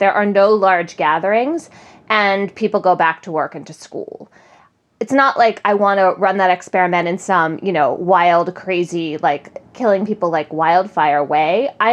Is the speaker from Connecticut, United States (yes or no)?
yes; Connecticut, United States; I looked up the data in Connecticut, my home state, the other day